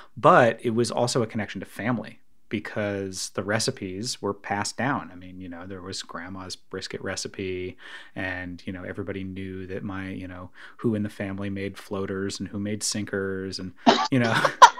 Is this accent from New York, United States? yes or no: yes; New York, United States; I grew up in New York also, and I grew up Jewish.